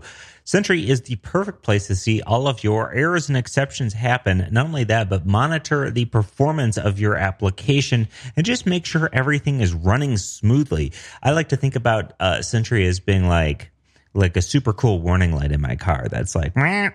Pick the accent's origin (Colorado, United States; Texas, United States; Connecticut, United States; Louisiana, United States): Colorado, United States; Denver; I'm a developer from Denver, Colorado.